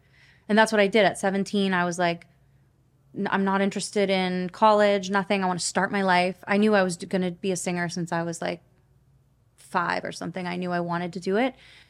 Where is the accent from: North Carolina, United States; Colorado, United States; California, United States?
California, United States; also born or lived in Washington, D.C.; I grew up in Northern California.